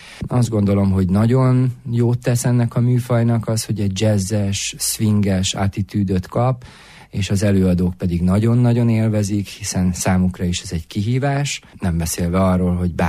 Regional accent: Budapest, Hungary; born there; annak ellenére, hogy budai burokban születtem, Budapesten, nyarai nagy részét nagypapámnál tanyán töltöttem, és Dunaföldváron

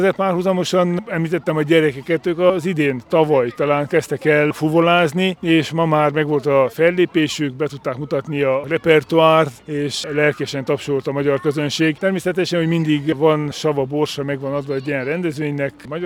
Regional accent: Sâncrăieni, Harghita, Romania; Nekünk székelyföldieknek ez egy kuriózum, hisz otthon Csíkszentkirályon nincsen ilyen probléma, hogy ki, hol, kivel beszél románul, mert ott mindenki magyarul beszél mindenkivel

